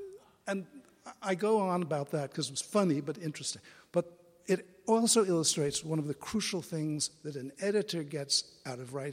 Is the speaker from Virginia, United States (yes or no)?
no; New York, United States; I knew about him a little bit because I grew up in New York.